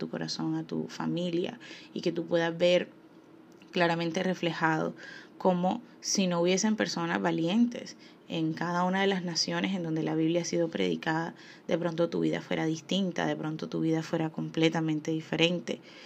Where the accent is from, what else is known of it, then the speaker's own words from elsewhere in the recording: Colombia; Yo como una colombiana sé muy bien que existen tintes que se quedan y manchas que se quedan sobre la imagen de una nación